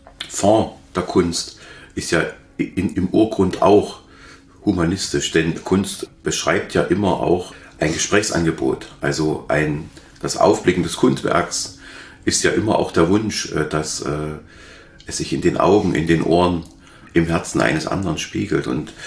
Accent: Halle, Saxony-Anhalt, Germany; Ich kann mich erinnern, dass ich als Hallenser noch gar nicht zurechtkam

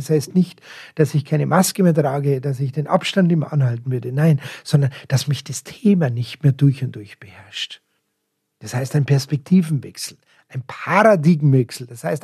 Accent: Munich, Bavaria, Germany; Ich bin ein Münchner Stadtkind.

